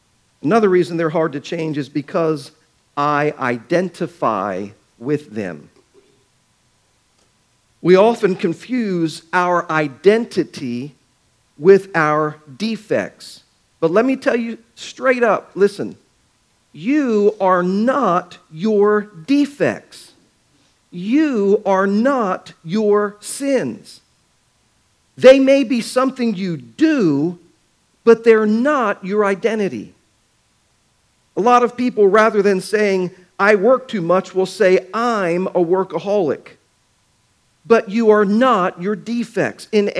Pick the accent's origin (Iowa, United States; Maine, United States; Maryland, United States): Maryland, United States; Baltimore; I like baseball. I grew up in Baltimore. I've been watching Major League Baseball games, Baltimore Orioles, since I was 8 years old.